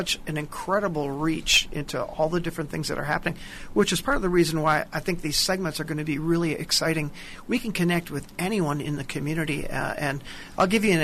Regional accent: Racine, Wisconsin, United States; So here's some background on me and where I came from. I grew up in Racine, and I went to college locally at Parkside.

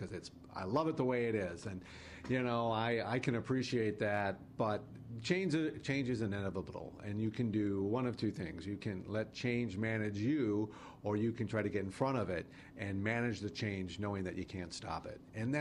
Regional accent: Cedarburg, Wisconsin, United States; I've grown up in a number of tourism towns. I grew up in Cedarburg, formative years in Wisconsin Dells. So I've been around it all my life.

